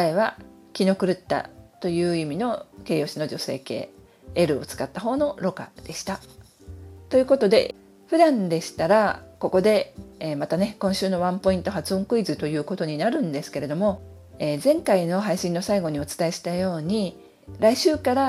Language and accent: Japanese; Tokyo, Japan; 私の実家というのは東京なんですけれども